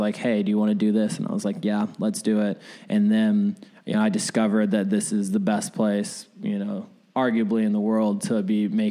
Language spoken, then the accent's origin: English; Arizona, United States; also born or lived in Vallejo, California; So I was born in Vallejo, California, okay. Which is Northern California. But at a young age, my mom and my father moved into my grandfather's house in mm-hmm. Arizona. So I was really raised.